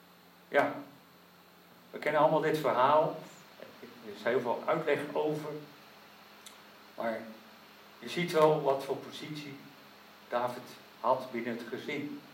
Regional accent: Zeist, Utrecht, Netherlands; wij zijn in Zeist opgegroeid en voor ons is Zeist een dorp. Ook al is het een heel groot dorp, Maar het is een dorp met dorpse gewoontes.

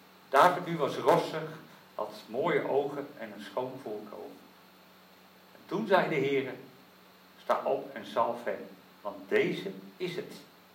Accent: Zeist, Utrecht, Netherlands; wij zijn in Zeist opgegroeid en voor ons is Zeist een dorp. Ook al is het een heel groot dorp, Maar het is een dorp met dorpse gewoontes.

